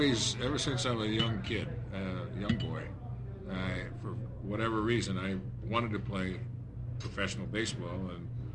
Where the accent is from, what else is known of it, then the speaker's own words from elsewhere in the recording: Hanford, California, United States; Living in, born and raised in Hanford, California